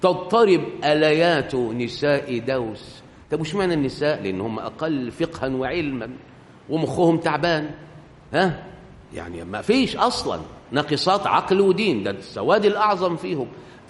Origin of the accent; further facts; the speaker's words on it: Egypt; انما عندنا في مصر لا، الشافعي قاعد ومدد